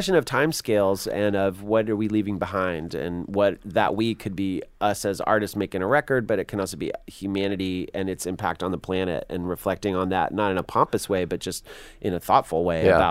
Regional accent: England, United Kingdom; I'm English through and through

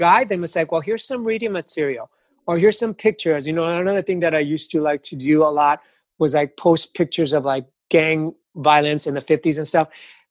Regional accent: East Los Angeles, California, United States; I grew up in East Los Angeles, and there was a lot of crime in our neighborhoods.

